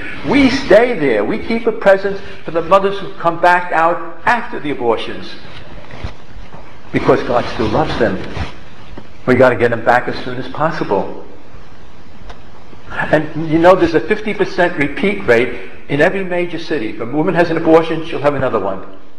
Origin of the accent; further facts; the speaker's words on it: New York City, New York, United States; People, you know, I come from New York City, people often ask me, well, Father, where were you at the time of 9/11?